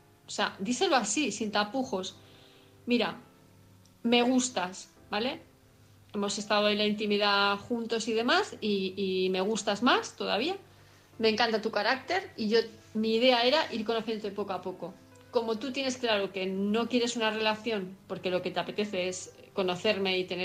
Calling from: Palma, Balearic Islands, Spain; de Palma de Mallorca.

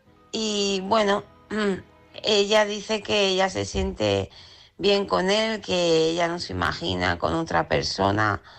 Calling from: Lleida, Catalonia, Spain; de Lleida.

